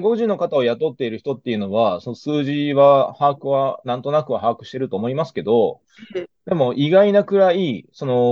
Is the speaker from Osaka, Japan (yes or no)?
yes; Osaka, Japan; also born or lived in Tokyo / Vietnam; 関西で、うん、大阪の京橋駅あたりが自分の地元ですね。